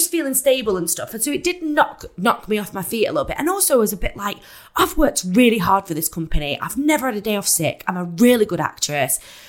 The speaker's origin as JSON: {"language": "English", "town": "Manchester", "region": "North West England", "country": "United Kingdom", "said": "I'm from Manchester"}